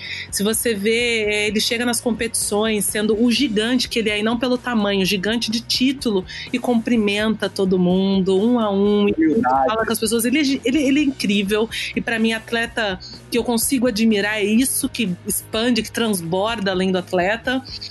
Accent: Brazil; Porque eu sou brasileira.

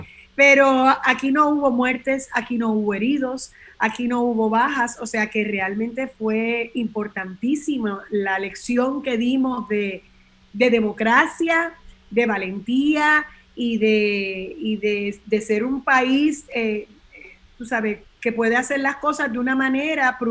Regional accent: Puerto Rico; Como somos nosotros los boricuas, espectaculares.

